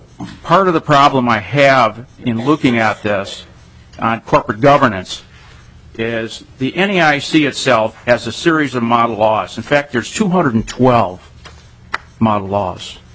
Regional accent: Edina, Minnesota, United States; I'm from Edina, Minnesota.

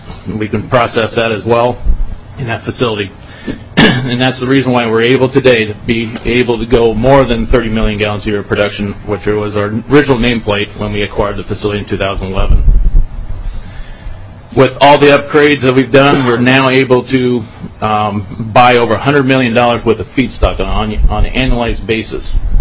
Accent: Indiana, United States; moved away as an adult; now in Owatonna, United States; I am a transplant Minnesotan. I'm originally from Indiana and decided I would like to live in southern Minnesota, and just so happened I raised my family in Owatonna, Minnesota.

